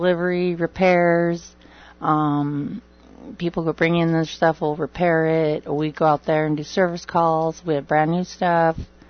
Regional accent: Los Angeles, California, United States; born there; No, I was originally born in California.

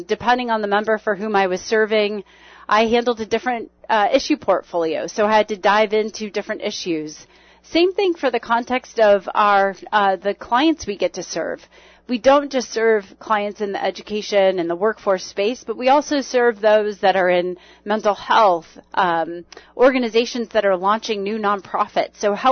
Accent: Scottsdale, Arizona, United States; I'm an Arizona native. I was born and raised in the Phoenix metro area. I grew up in Scottsdale. I'm an alum of Saguaro High School.

